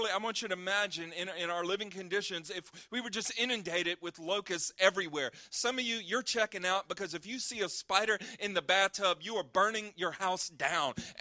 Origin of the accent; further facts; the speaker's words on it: Louisiana, United States; I know I'm from Louisiana. I will eat crawfish, I'll eat crabs, and most things from a ditch.